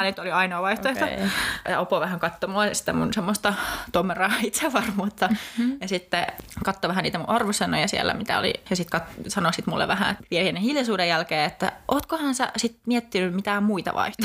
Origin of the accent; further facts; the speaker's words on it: Espoo, Uusimaa, Finland; Oon itse kotoisin Espoosta, ihana kaupunki